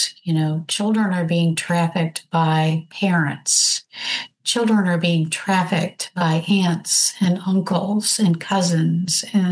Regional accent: Michigan, United States; So since we live in Southwest Florida now, which I'm originally from Michigan, and I still go back to Michigan

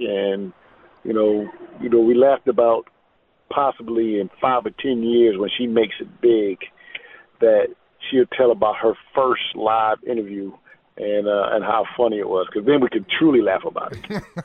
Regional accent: Conway, South Carolina, United States; It is in my hometown, Conway, South Carolina.

